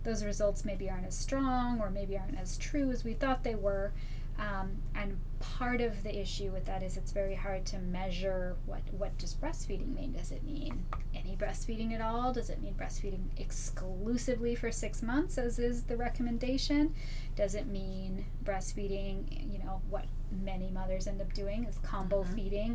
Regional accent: Sonora, California, United States; I grew up in Sonora, and I'm very happy to have be back working here now and be able

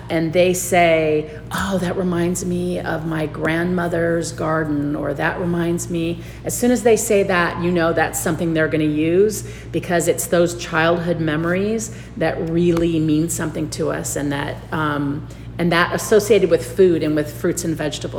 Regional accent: Long Beach, California, United States; And kumquats are a thing for me because when I was a kid, I grew up in Long Beach, and we had a raised planter on the deck of the pool at one end that had a kumquat tree.

